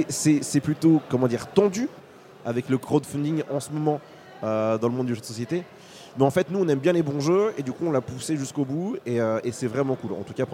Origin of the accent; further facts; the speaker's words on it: Hauts-de-France, France; Exactement, je viens des Hauts-de-France.